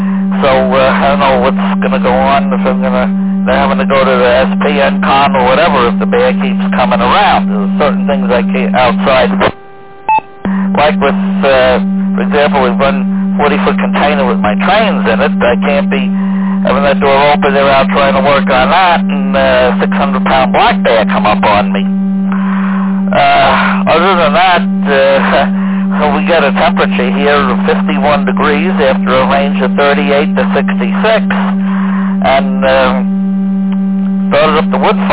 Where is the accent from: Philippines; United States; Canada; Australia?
United States; New York City, New York; now in Watson, United States; Well, my hometown was New York City, so I don't have any idea what's going on in the borough of Queens, near the Hellgate Bridge where I used to live, where I was brought up for the first 32 years of my life.